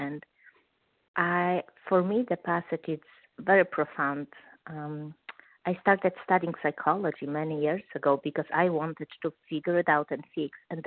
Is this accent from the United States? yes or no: yes; Los Angeles, California, United States; I'm compulsive overeater from Los Angeles.